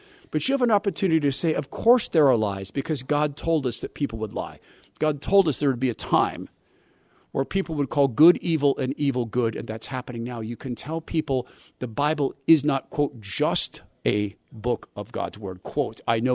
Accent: Spokane, Washington, United States; This Deja Vu club they talk about, I'm from Spokane.

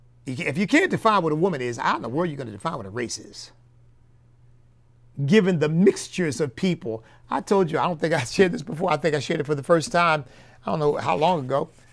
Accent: United States; I'm an American. I happen to have African ancestry in my background, and I have got British ancestry in my background, as I've learned. But I'm an American.

